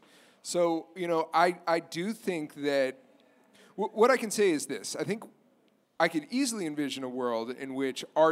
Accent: East Coast, United States; I grew up on the East Coast.

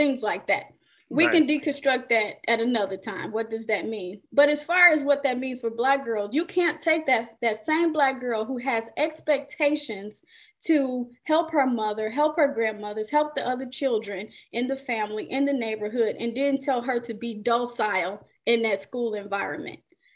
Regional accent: Chicago, Illinois, United States; But I am from Chicago. That's how you get resilient.

